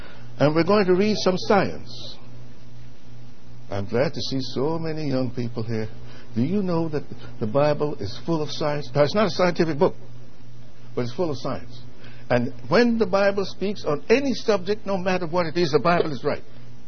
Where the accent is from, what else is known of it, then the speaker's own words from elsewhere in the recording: New York City, New York, United States; You see, growing up in New York City, right in the middle there, you had the Harlem River, the East River, and the Hudson River